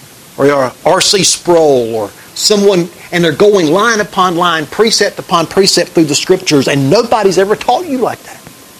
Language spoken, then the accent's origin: English; Mayberry, United States; I grew up in Mayberry. You hear me talk about it all the time.